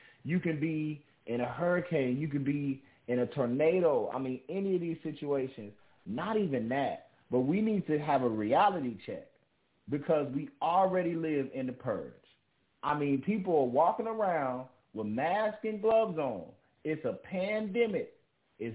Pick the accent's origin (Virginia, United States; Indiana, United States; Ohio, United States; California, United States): California, United States; Long Beach; I remember growing up in Long Beach in Los Angeles County. I remember being in earthquakes.